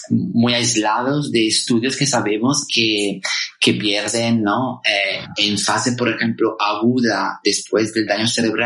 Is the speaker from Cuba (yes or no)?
no; Italy; first language Italian; Spanish is a second language; aunque yo soy nativo de italiano